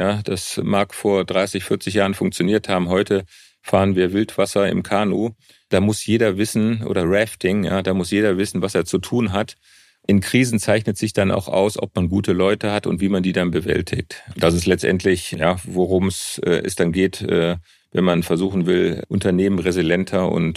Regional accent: North Rhine-Westphalia, Germany; Ich komme ja auch aus dem Ruhrgebiet.

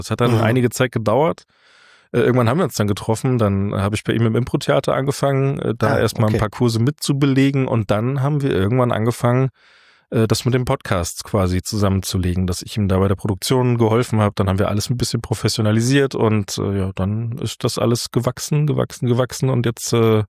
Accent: Moosburg, Bavaria, Germany; born there; also born or lived in Freising; now in Fulda, Germany

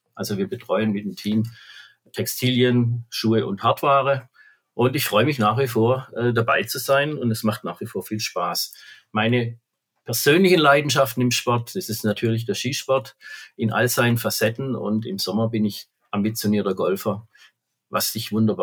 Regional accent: Heilbronn, Baden-Württemberg, Germany; Man hört mir jetzt vielleicht an, ich bin Schwabe, ich komme aus Heilbronn, das ist der Stammsitz der Intersport, also ich lebe schon die ganze Zeit hier neben der Intersport und mit der Intersport. Ich bin schon etwas im reiferen Alter, 61 Jahre alt

